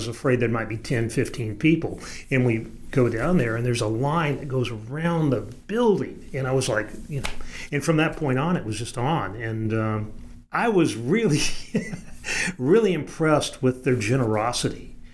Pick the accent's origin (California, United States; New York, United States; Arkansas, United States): Arkansas, United States; Little Rock; And one of the reasons we'd go there is because people would find out we're from Little Rock